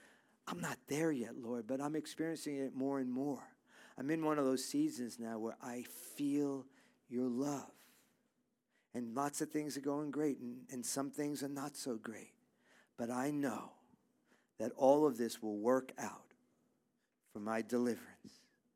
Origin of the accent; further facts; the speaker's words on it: Brooklyn, New York, United States; that's not manly, and I'm from Brooklyn.